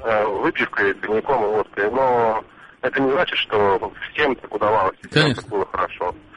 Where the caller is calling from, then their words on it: Novosibirsk, Novosibirsk Oblast, Russia; Добрый день, я из Новосибирска.